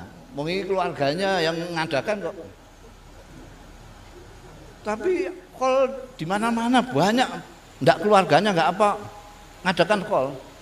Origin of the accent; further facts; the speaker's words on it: Indonesia; born there; Kita lahir di Indonesia, nanti mati di kemungkinan Indonesia.